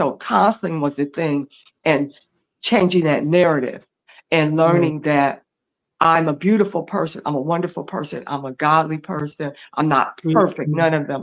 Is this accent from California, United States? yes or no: yes; San Francisco, California, United States; also born or lived in Oakland; growing up in the Bay Area. I was born in Oakland. I was raised in San Francisco, and my mom was struggling.